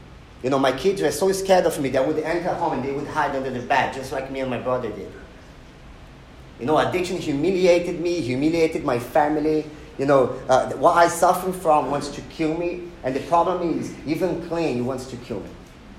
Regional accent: Rio de Janeiro, Brazil; as I said, I was born and raised in Rio.

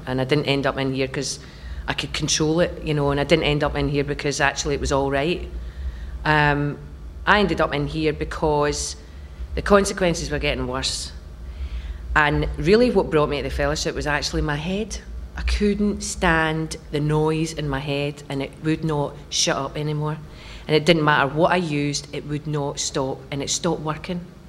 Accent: Glasgow, Scotland, United Kingdom; accent: Glaswegian; now in London, United Kingdom; and I've been here for about 21 years now. As you can tell, I've lost my Glaswegian accent.

